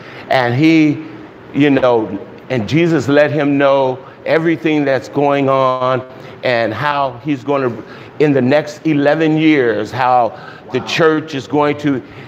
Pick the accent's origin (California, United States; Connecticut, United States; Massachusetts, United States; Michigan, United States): California, United States; Los Angeles; I'm from South Central LA. I know a hustle when I see one.